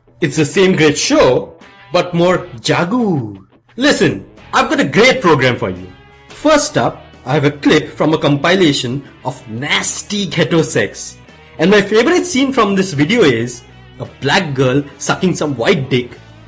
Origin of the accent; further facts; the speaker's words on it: Delhi, India; When I was growing up in Delhi, I had to get a physical for, like, school or something.